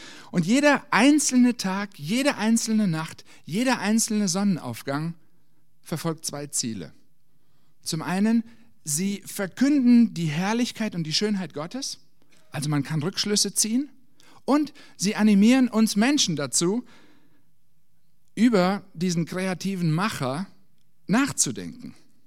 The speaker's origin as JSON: {"language": "German", "region": "Hesse", "country": "Germany", "tie": "born or raised there", "said": "Ich war letzte Woche in Hessen, wo ich aufgewachsen bin"}